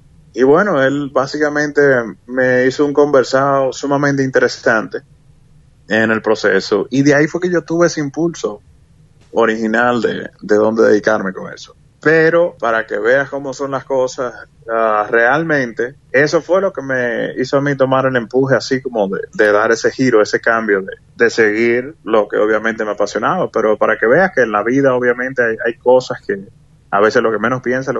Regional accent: Dominican Republic; Realmente yo, como buen dominicano, tenía mi aspiración inicial de querer ser beisbolista.

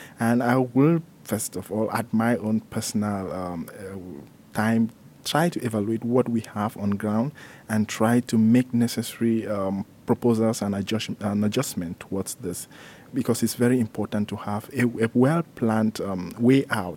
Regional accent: Cameroon; I'm from Cameroon

